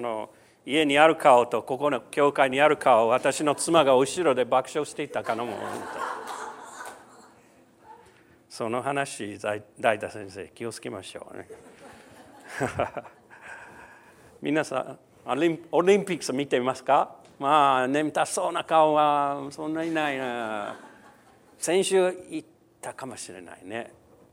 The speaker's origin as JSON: {"language": "Japanese", "country": "United States", "second_language": "Japanese", "lives_now": "Japan", "said": "まあ、アメリカ人ですから、まあ、日本にいるから"}